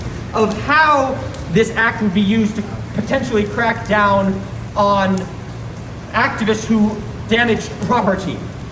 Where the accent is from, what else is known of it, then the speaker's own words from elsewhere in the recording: Ireland; now in United Kingdom; we, as Irish citizens and Irish people living in the United Kingdom, felt it was our right, our duty, to stand and talk